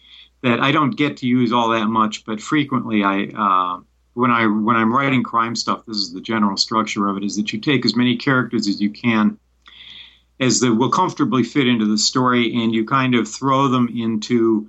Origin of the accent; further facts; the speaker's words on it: Madison, Wisconsin, United States; I grew up in Madison, Wisconsin, which was controlled by independent distributors